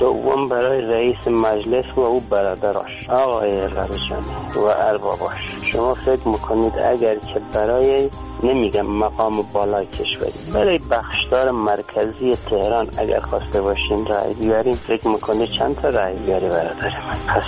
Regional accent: Shirvan, North Khorasan, Iran; به عنوان یک ایرانی و یک کرد شیروانی

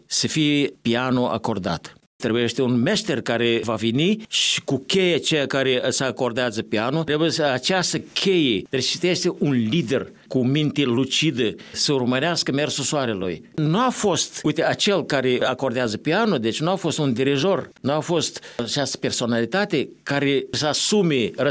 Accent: Moldova; Ba noi suntem basarabeni, ba noi suntem moldoveni, ba suntem români, ba nu știu cine.

